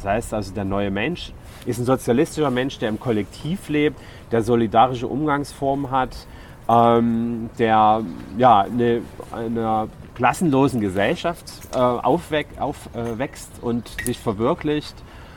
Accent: Chemnitz, Saxony, Germany; Ich bin im Hackergebiet groß geworden, es ist in Chemnitz, es ist so ähnlich groß wie Grünau

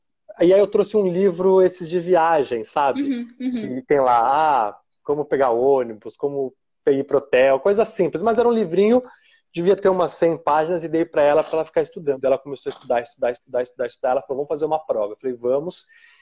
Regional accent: Brazil; nós mesmos que somos brasileiros, se a gente for para o Nordeste ou para o Sul, o sotaque é diferente

